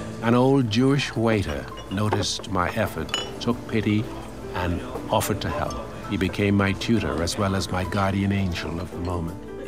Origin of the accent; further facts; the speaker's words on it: Bahamas; accent: Bahamian; My accent was Bahamian. It was terrible. It was sing-songy, as most Caribbean accents are.